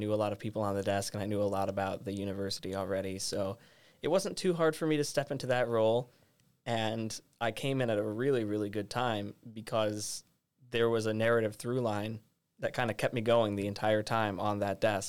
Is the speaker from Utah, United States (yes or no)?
no; Minneapolis, Minnesota, United States; I'm a Minnesota native as well. I grew up in Minneapolis, Southwest Minneapolis.